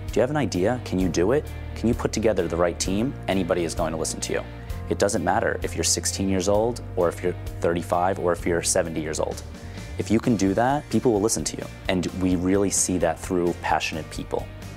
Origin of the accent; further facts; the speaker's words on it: New York, United States; now in Silicon Valley, United States; I come from New York, a place where I really see finance being the main driver.